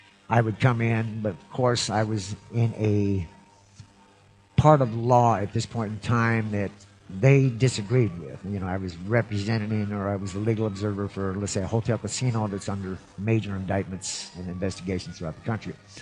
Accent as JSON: {"language": "English", "region": "Washington", "country": "United States", "tie": "born there", "said": "I was born in Washington State."}